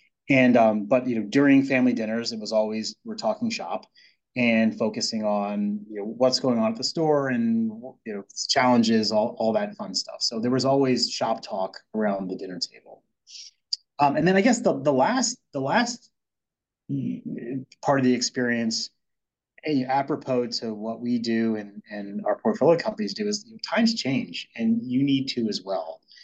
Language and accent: English; Wildwood, New Jersey, United States; And so I grew up in Wildwood, New Jersey, right north of Cape May.